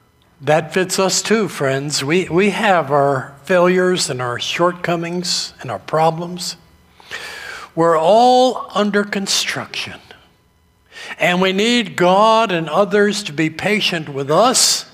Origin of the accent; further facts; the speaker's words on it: New England, United States; Growing up in New England, one of my daily chores in season was to go out in front of our house and pick up any of the apples